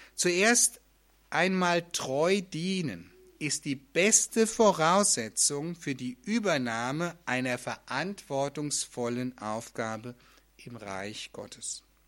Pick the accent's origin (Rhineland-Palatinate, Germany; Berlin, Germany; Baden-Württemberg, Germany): Rhineland-Palatinate, Germany; Flörsheim-Dalsheim; als ich noch damals in meiner Heimatdorf war, in Flörsheim-Dahlsheim.